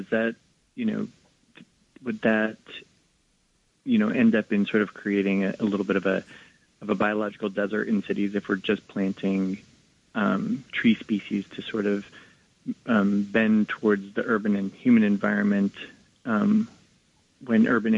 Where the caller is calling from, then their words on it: Brooklyn, New York, United States; I'm calling from Bed-Stuy in Brooklyn.